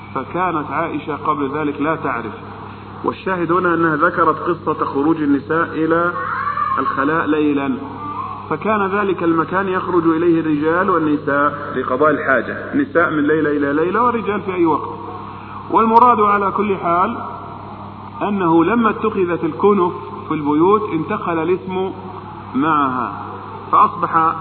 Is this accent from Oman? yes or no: no; Upper Egypt, Egypt; وأذكر وأنا طفل صغير كنت أذهب إلى بلدتي في الصعيد